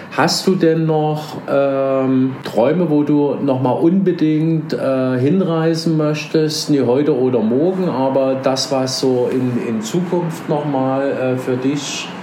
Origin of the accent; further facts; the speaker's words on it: Dresden, Saxony, Germany; moved away as an adult; now in Berlin, Germany; wie ihr es sicherlich alle schon mitgekriegt habt an meinem Dialekt, ich komme aus Sachsen, ganz genau vor 60 Jahren in Dresden geboren und bin 1988 nach Berlin gekommen und habe da meine jetzige Familie gegründet.